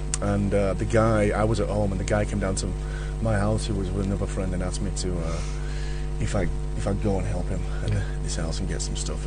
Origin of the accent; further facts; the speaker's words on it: Dewsbury, Yorkshire and the Humber, United Kingdom; from being a young kid where I grew up on Dewsbury Moor, a lot of the guys didn't have father figures.